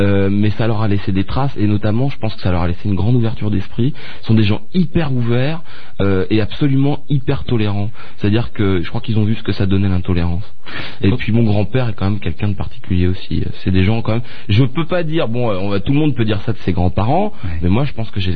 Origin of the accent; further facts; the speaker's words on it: Landivy, Pays de la Loire, France; moi quand j'étais petit, on habitait à Landivy, il y avait qu'une heure, mais c'était déjà loin.